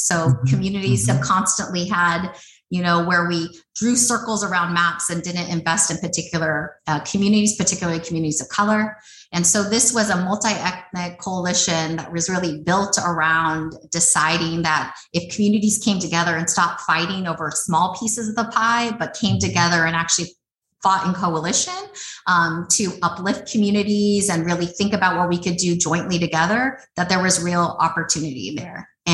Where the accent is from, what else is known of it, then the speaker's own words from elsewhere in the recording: Hayward, California, United States; also born or lived in Korea; now in Oakland, United States; So I grew up in Hayward, California, so 17 miles away from where I live now in Oakland, California, and sort of grew up in the Bay Area